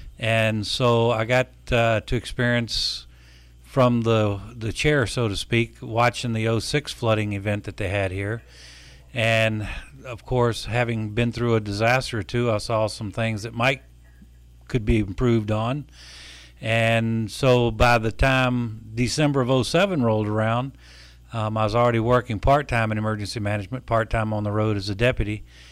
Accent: Virginia, United States; accent: southern; also born or lived in Louisiana; Well, I'm originally from Virginia, but I spent the last couple of lifetimes, it seems like, down in Louisiana.

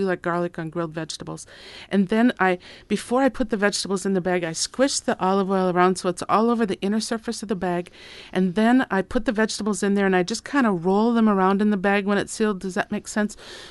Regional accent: Minnesota, United States; You know, I'm from Minnesota, and it grows wild there

